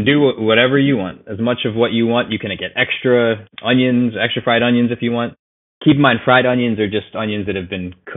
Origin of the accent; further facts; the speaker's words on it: Philadelphia, Pennsylvania, United States; So I'm from Philly.